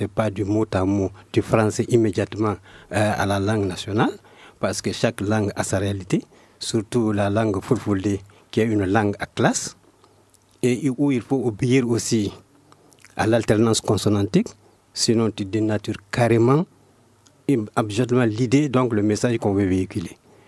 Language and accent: French; Mali; parce que nous sommes du Mali où le français ne dit absolument rien à la plupart de nos populations.